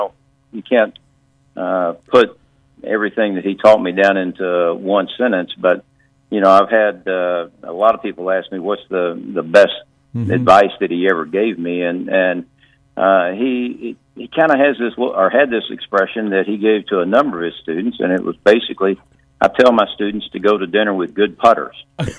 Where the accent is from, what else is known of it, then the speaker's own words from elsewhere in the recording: Austin, Texas, United States; because I grew up in Austin. We moved to Austin. Dad was transferred down here when I was 12 years old, and Ben was 10.